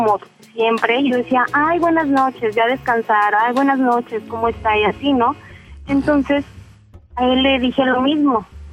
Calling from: Mexico City, Mexico

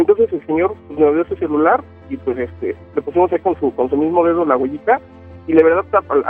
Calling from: Mexico City, Mexico; De aquí, CDMX.

